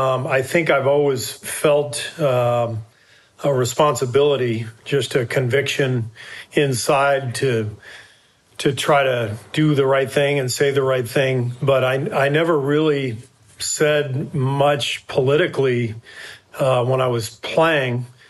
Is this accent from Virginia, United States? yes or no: no; Los Angeles, California, United States; growing up in Los Angeles in integrated schools.